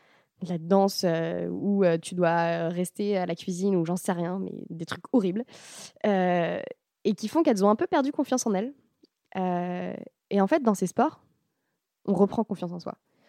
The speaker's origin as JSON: {"language": "French", "country": "France", "said": "on voulait un nom français parce qu'on est français"}